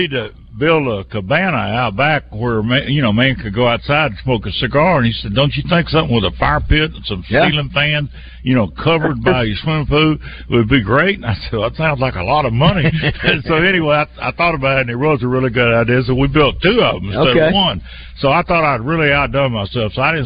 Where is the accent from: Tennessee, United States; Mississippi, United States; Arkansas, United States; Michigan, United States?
Arkansas, United States; Grady; and I'm from Grady and Tamo, so that was the connection. We were both from down in the South Arkansas